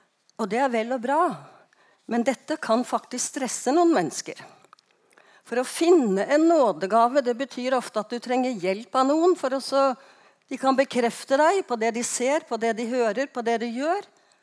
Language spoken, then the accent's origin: Norwegian; Eastern Norway, Norway; For som østlending så tror jeg ikke på det. Som pensjonert pastor så tror jeg ikke på det.